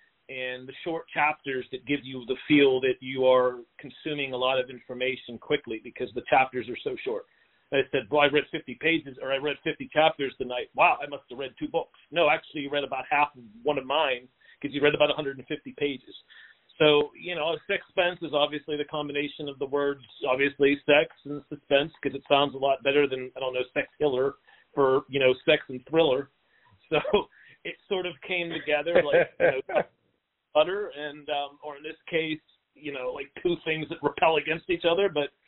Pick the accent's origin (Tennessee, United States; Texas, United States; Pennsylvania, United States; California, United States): Pennsylvania, United States; Pittsburgh; Obviously, like you said, I'm from Pittsburgh.